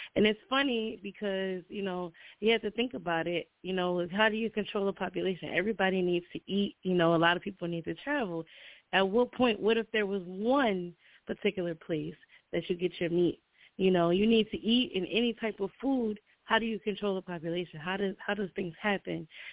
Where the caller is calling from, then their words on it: New Jersey, United States; I'm calling from Jersey.